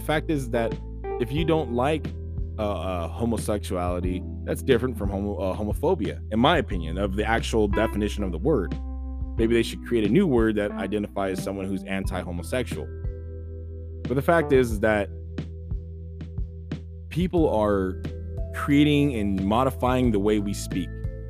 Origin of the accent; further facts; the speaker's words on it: United States; born there; But me, I'm an American. I was born in America. I come from a long line of people from America, yes.